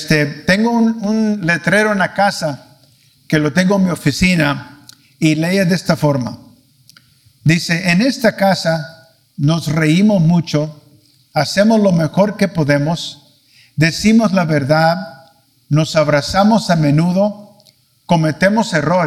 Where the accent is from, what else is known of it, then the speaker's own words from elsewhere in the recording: Washington, United States; nos íbamos a retirar ya al estado de Washington, de donde soy yo.